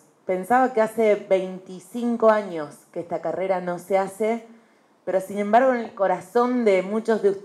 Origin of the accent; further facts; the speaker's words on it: Santa Fe, Argentina; Y así somos los santafesinos, no queremos dejar nada que nos llenó de orgullo